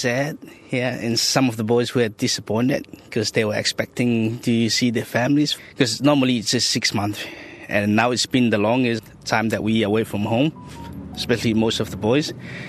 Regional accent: Tonga; now in Renmark, Australia; I'm originally from Tonga.

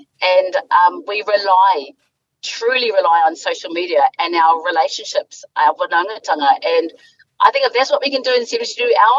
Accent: Parihaka, Taranaki, New Zealand; I come from Taranaki, from Parihaka, and we have seen this before

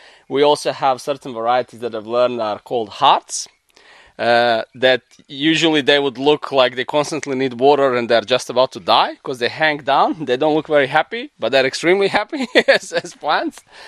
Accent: Croatia; now in Australia; so I'm originally from Croatia. I moved to Australia a long, long time ago

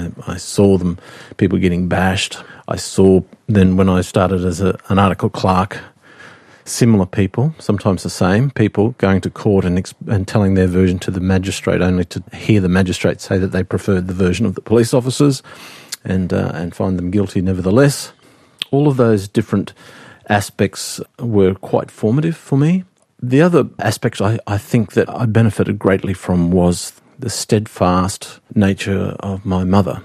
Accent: Inala, Queensland, Australia; I grew up in the Brisbane suburb of Inala. I was born in Brisbane

